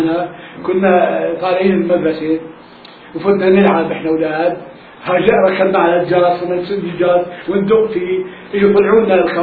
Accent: Palestine; accent: Palestinian; نحن نسميها بلهجتنا الفلسطينية نقولها حكورة.

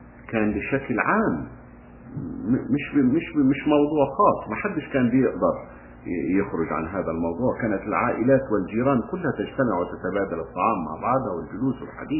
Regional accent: Palestine; قتلت عدد كبير جدا من الناس الفلسطينيين اهالي قريتنا اللي كانوا على حدود البلد في اراضيهم يحصدون القمح

